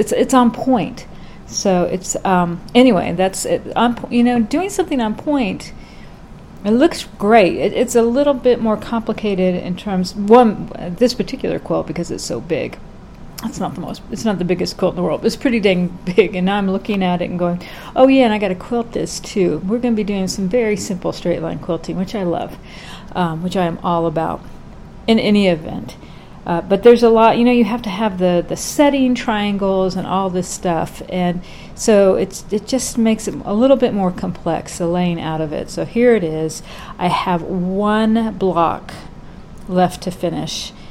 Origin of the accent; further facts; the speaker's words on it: Durham, North Carolina, United States; I am talking to you from the center of the great state of North Carolina, from my hometown, Durham.